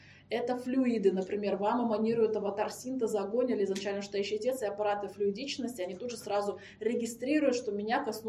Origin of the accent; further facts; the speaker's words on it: Russia; Да я согласна, я же сама из России, я только за, что это так.